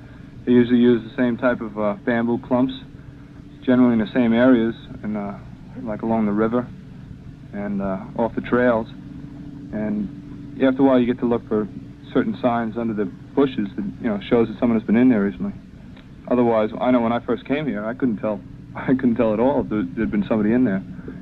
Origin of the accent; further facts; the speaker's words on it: Bayside, New York, United States; Bayside, New York.